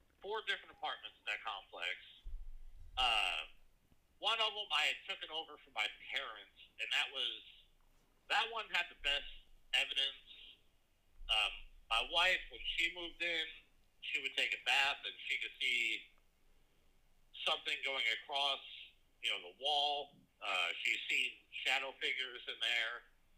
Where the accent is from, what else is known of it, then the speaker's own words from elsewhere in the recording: New Jersey, United States; Been an enthusiast of the paranormal since I was a little kid, growing up in New Jersey.